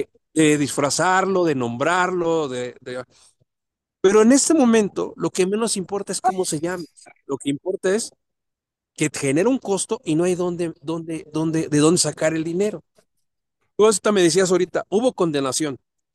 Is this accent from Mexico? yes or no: yes; Mexico; como asesor, como experto en impuestos, como mexicano.